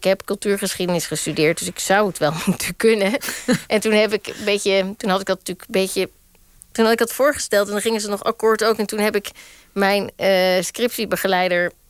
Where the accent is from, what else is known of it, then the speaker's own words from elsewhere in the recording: Rotterdam, South Holland, Netherlands; Maar dat komt omdat ik als Rotterdammer niet zo vaak in oude panden kom.